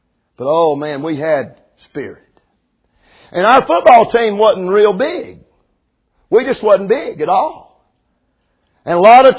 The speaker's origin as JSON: {"language": "English", "town": "Rosman", "region": "North Carolina", "country": "United States", "said": "I come from Rosman, North Carolina. Go Tigers, amen."}